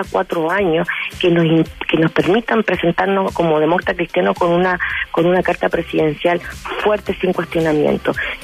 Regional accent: Argentina; now in Chile; Lo que pasa es que soy argentina, pero llevo 20 años felizmente acá en Chile y me hice chilena hace ya muchos años atrás.

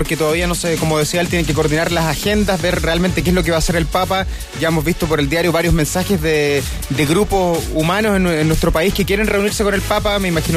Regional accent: Chile; como chileno, como católico, estamos muy contentos

